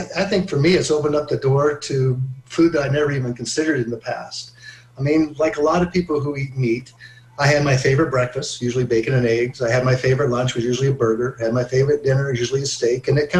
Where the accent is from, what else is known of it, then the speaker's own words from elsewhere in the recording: Colorado, United States; I grew up in Colorado. My mom was a great cook, and I love my meat.